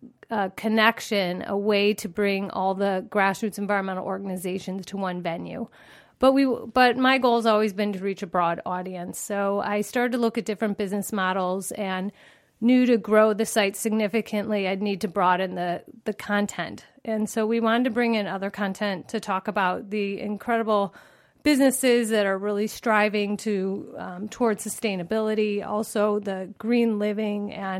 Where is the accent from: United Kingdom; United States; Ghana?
United States; Cleveland, Ohio; So I graduated college, went back to my hometown of Cleveland, launched a newspaper called Affinity